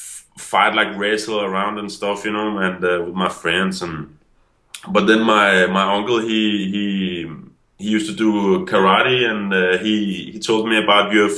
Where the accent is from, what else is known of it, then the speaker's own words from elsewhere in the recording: Denmark; English is a second language; I'm from Denmark. I'm 25 years old.